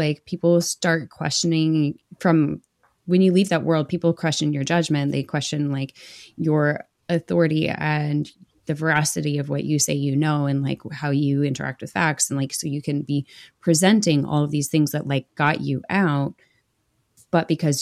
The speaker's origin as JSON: {"language": "English", "region": "California", "country": "United States", "tie": "born or raised there", "said": "No, I grew up enough in California that yeah. that's how I see it too."}